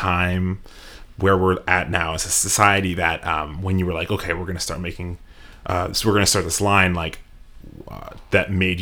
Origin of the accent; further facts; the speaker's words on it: East Coast, United States; and obviously I'm like from the East Coast, like I don't know a ton about like